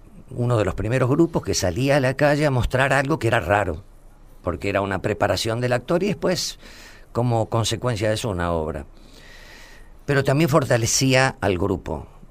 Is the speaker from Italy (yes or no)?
yes; Italy; Spanish is a second language; habla italiano, porque yo soy italiano, habla español, habla portugués, habla inglés